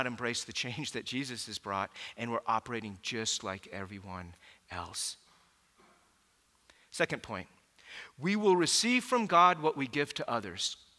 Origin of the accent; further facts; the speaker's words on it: United States; And growing up in America, I heard this taught this way all the time.